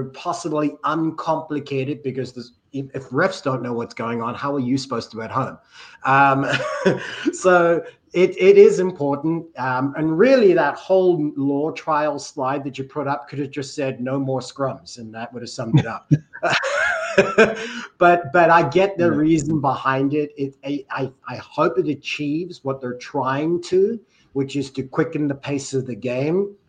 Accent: South Africa; obviously, as a South African, I'm partial to it, though.

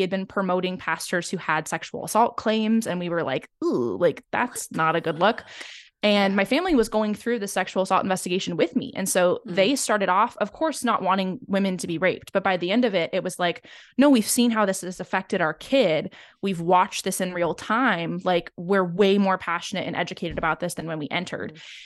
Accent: Seattle, Washington, United States; Like, we're talking like, I grew up in Seattle.

